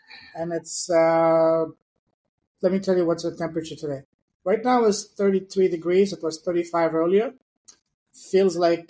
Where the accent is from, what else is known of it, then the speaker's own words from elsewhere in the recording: France; also born or lived in Afghanistan; I grew up in France.